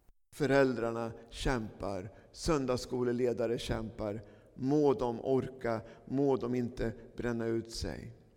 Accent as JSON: {"language": "Swedish", "town": "Söderköping", "region": "Östergötland", "country": "Sweden", "tie": "born or raised there", "said": "hängde mycket i Pingstkyrkan i Söderköping där jag växte upp"}